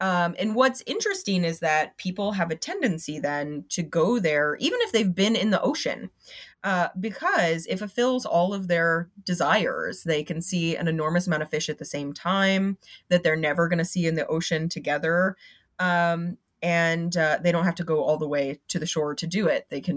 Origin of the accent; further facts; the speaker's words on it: Florida, United States; I'm from Florida